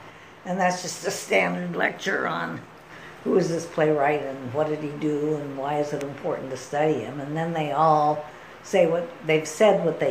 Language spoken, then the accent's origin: English; Salt Lake City, Utah, United States; I just wasn't very comfortable growing up in the Mormon environment of Salt Lake City.